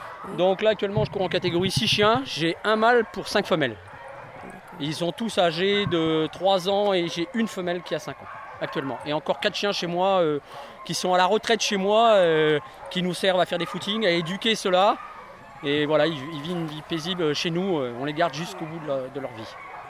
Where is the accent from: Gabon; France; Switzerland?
France; Hauts-de-France; je viens de l'Oise, donc à 500 km d'ici.